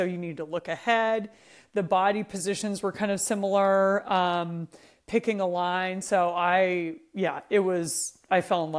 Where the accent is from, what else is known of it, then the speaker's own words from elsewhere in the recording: Vermont, United States; my parents threw us into every sport imaginable growing up in Vermont